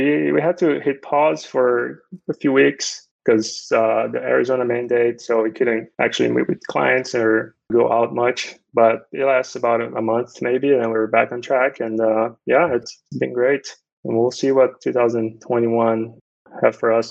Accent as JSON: {"language": "English", "country": "Brazil", "second_language": "English", "moved": "yes", "lives_now": "United States", "said": "So I'm an immigrant. I came from Brazil back in 2012."}